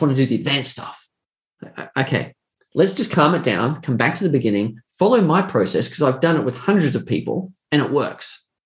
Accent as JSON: {"language": "English", "country": "Australia", "accent": "Australian", "said": "If you don't like my personality and demeanor and my Australian accent, that's okay."}